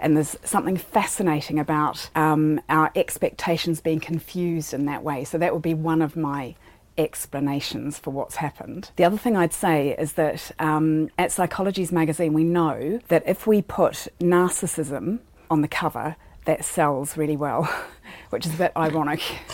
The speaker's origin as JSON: {"language": "English", "country": "New Zealand", "said": "I come from New Zealand, and we've just had a mass killing in New Zealand"}